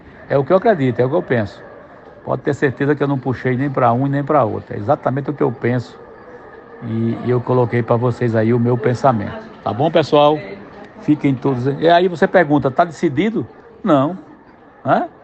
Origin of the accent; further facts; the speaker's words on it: Northeast Region, Brazil; E para presidente, eu sou nordestino. Vou votar no meu irmão do Nordeste.